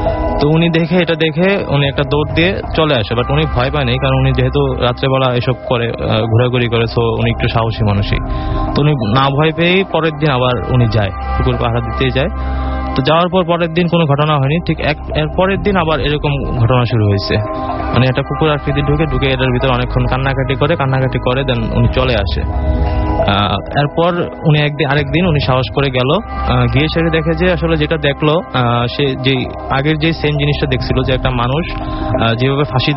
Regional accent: Koikhola, Chittagong Division, Bangladesh; আমাদের গ্রামের বাড়ি হচ্ছে ব্রাউনবুড়িয়া ডিস্ট্রিক্টে, এটা কসবা থানা, আমার গ্রামের নাম হচ্ছে কৈখলা

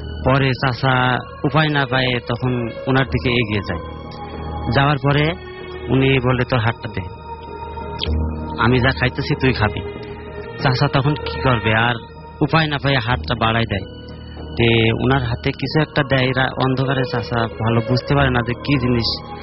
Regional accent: Alamdanga, Khulna Division, Bangladesh; আমার গ্রামের বাড়ি হচ্ছে চুয়াডাঙ্গা জেলার আলমডাঙ্গা থানা

